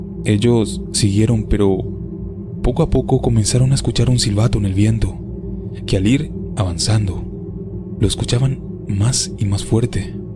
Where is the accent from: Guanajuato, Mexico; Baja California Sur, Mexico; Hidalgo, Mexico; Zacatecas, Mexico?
Guanajuato, Mexico; Santa Cruz de Juventino Rosas; Soy de Santa Cruz de Juventino Rosas, que está en el estado de Guanajuato. Es un lugar con muchas historias de brujas.